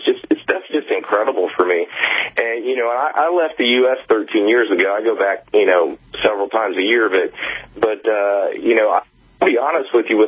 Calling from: Paris, Île-de-France, France; I'm calling you from Paris, France.

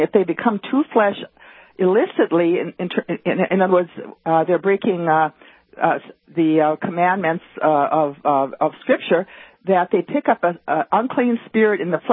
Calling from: Virginia, Minnesota, United States; From Virginia, Minnesota.

